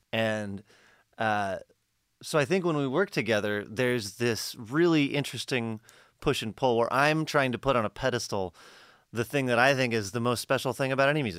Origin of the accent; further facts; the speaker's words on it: Midwest, United States; I'm from the Midwest. I've been not saying what I feel and moving around what other people feel my entire life.